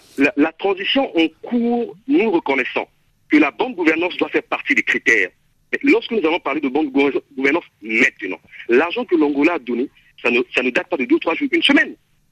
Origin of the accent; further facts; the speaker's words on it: Central African Republic; now in Congo; Je suis centrafricain, je vis au Congo